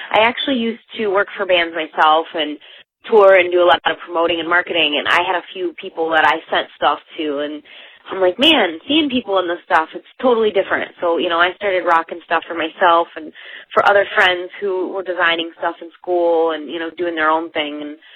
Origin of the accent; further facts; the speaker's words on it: Lorain, Ohio, United States; also born or lived in Phoenix / Scottsdale; Yep, I am originally from Lorain, which is a suburb of Cleveland. I moved to Akron, went to college for 6 years. I've lived in Phoenix. I've lived in Scottsdale.